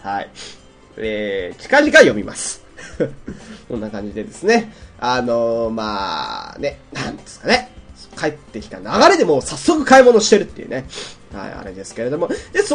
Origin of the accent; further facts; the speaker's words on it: Hokkaido, Japan; 地元ではかなり有名な、てか、北海道では有名なのかなわかんないですけれども